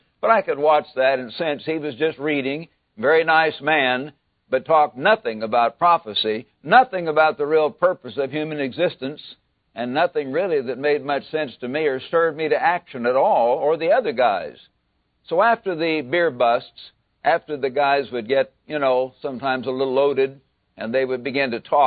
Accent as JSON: {"language": "English", "region": "Missouri", "country": "United States", "tie": "born or raised there", "said": "out under the moonlight in long summer evenings back in Missouri."}